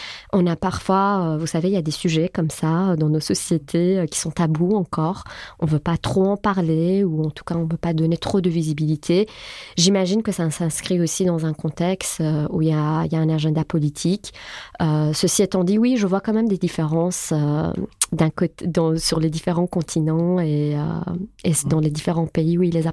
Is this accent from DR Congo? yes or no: no; Tehran, Tehran Province, Iran; je suis née à Téhéran, donc dans la capitale iranienne. J'ai fait une partie de ma scolarité à Téhéran avec le voile.